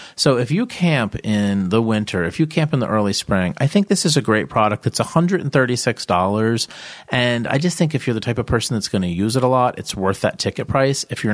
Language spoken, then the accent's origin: English; Asbury Park, New Jersey, United States; I grew up in Asbury Park, New Jersey, and our house was broken into many times.